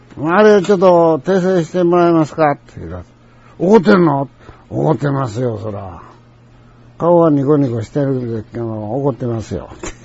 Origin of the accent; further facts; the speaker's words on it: Osaka, Japan; 私は大阪生まれの大阪育ちで、大阪の悪口言われたら大嫌いなんや。